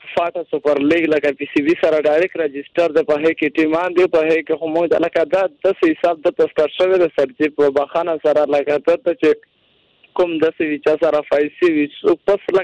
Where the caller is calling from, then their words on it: Khyber Pakhtunkhwa, Pakistan; شمالي وزیرستان